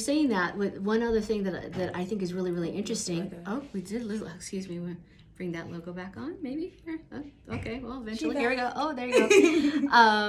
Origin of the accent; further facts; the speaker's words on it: California, United States; this is definitely new for me because I'm from California